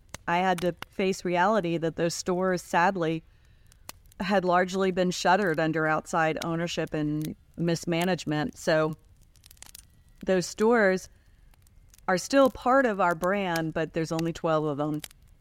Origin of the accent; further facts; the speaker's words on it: Washington, District of Columbia, United States; And my dad was in Congress. So we grew up in Washington, D.C.